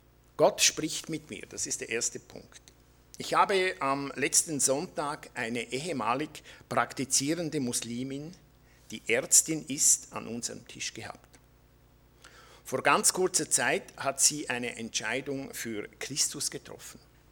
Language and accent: German; Appenzell, Appenzell Innerrhoden, Switzerland; Ich komme aus Appenzell mit meiner Frau zusammen, Brigitte.